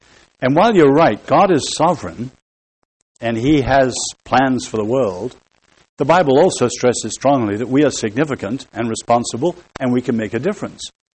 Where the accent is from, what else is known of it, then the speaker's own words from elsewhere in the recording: England, United Kingdom; now in United States; I'm personally, and I'm an Englishman and an outsider, although an admirer of America